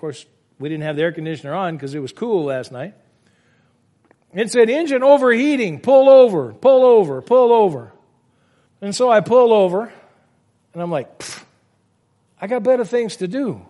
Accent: Louisiana, United States; I grew up in Louisiana. I've eaten a lot of raw oysters, and from time to time I've found pearls in those oysters.

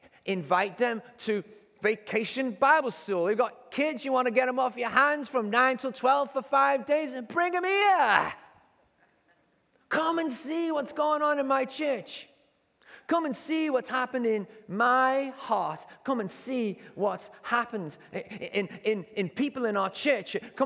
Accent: England, United Kingdom; The small church that I grew up in England, was called Springwell Road Church.

